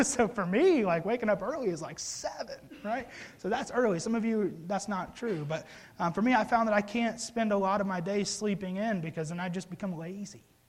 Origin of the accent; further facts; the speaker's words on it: Mississippi, United States; And I'm from Mississippi, sort of, and I spent 10-ish years there.